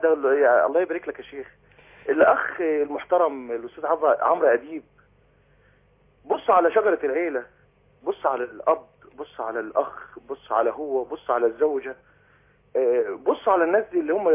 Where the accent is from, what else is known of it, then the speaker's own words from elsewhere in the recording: Egypt; احنا عندنا في مصر هنا في بلد جوه البلد مش بتاعتنا. يعني انا مقيم في شرم الشيخ